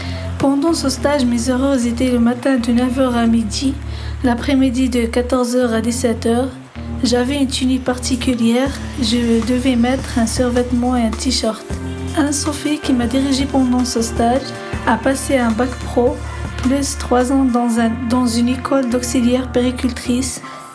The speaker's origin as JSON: {"language": "French", "country": "Algeria", "lives_now": "France", "said": "j'ai 15 ans. Je suis 3e Lima de Collège Marcelin. Je suis arrivée en France au mois d'août 2012. Je suis algérienne."}